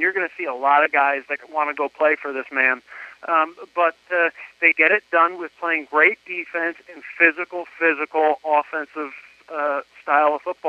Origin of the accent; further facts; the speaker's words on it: New Jersey, United States; it kind of reminds me of the old New York Giant teams as a kid growing up in Jersey and Bill Parcells coaching.